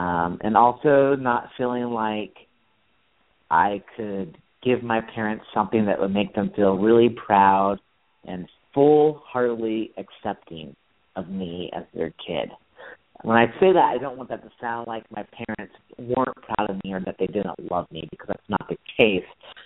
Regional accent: Nebraska, United States; We lived in the country. I grew up in Nebraska, and in our backyard we had a swimming pool

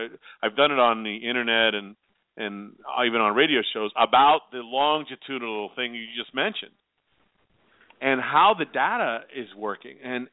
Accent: New York, United States; You know, and I'm from New York, and I look at the politics up there

